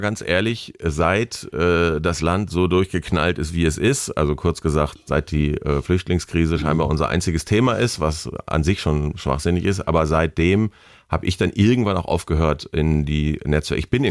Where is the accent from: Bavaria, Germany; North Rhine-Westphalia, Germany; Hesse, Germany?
North Rhine-Westphalia, Germany; born there; now in Bonn, Germany; Also eigentlich wie ich, gebürtiger Ostwestfaler, aber wohnt in Bonn.